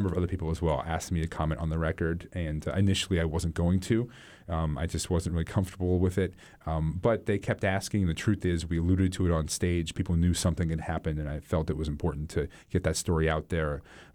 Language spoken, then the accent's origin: English; Cordova, Alaska, United States; It feels similar in a lot of ways to where I grew up in Cordova.